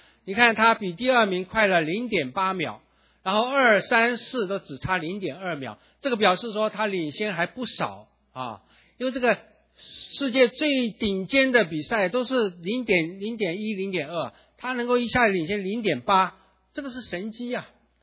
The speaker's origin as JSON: {"language": "Chinese", "country": "Taiwan", "said": "因为我们来自台湾，对台湾的教会历史啊比较有点认识吧。"}